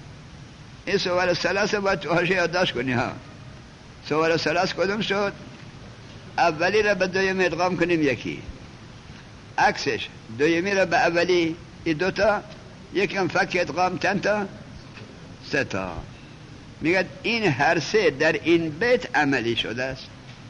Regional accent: Mashhad, Razavi Khorasan, Iran; گفت اهل کجایی؟ گفتم اهل مشهد.

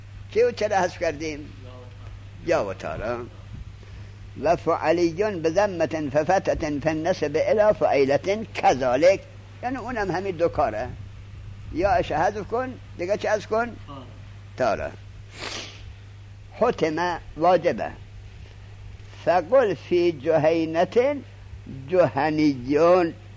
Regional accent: Afghanistan; خود من افغانیم.

